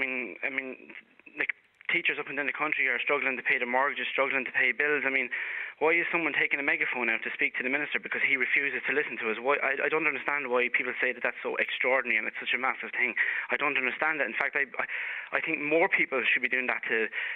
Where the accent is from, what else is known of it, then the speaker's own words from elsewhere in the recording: Waterford, Munster, Ireland; I'm from Waterford. I'm teaching PE in Lucan.